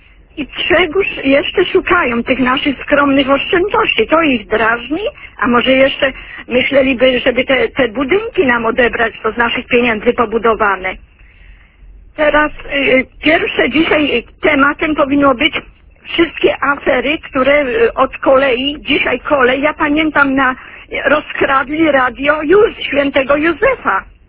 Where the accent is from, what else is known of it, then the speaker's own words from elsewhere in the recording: Poznań, Greater Poland Voivodeship, Poland; ja jestem poznanianką, jestem dumna z tego